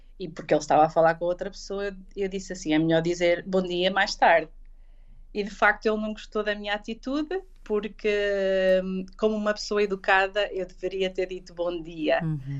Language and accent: Portuguese; Portugal; now in United Kingdom; eu sou mesmo portuguesa, gosto muito da comida portuguesa